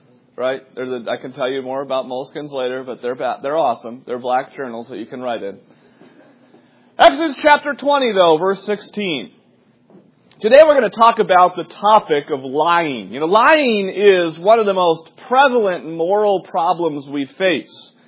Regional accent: New Hampshire, United States; now in Indiana, United States; I grew up in New Hampshire. We got 120 inches of snow a winter. You guys get in Indiana, we get roughly 30 to 40 inches a winter.

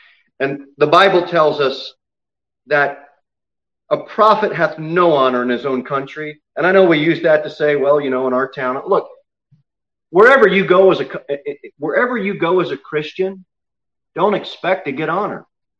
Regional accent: United States; born there; I'm thankful I was born in the United States.

